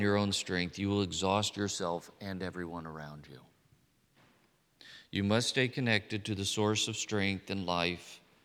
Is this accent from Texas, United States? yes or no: yes; Texas, United States; I came from Texas and we don't broast things. We smoke them. We grill them.